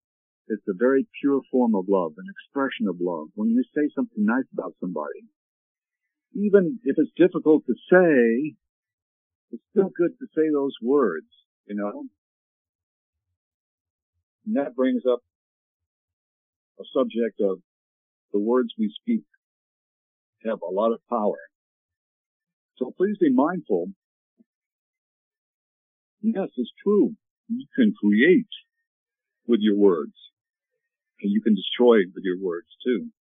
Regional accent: Canada; now in United States; I'm from Canada, did I tell you?

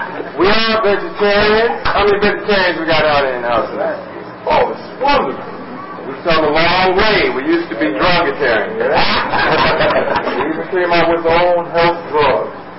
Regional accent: Oakland, California, United States; We're from Oakland, Oakland, California. Oakland, we had big, huge, gigantic natural. Hair for days.

